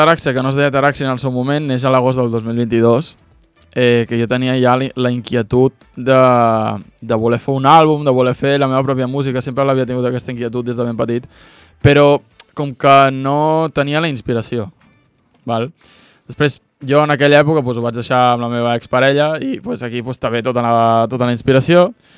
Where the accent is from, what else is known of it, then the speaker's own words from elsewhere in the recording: Figueres, Catalonia, Spain; nosaltres som de Figueres de tota la vida.